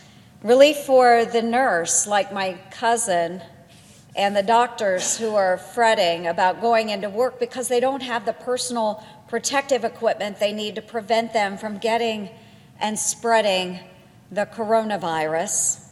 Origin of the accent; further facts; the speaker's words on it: Iowa, United States; I also think about the seniors across my home state of Iowa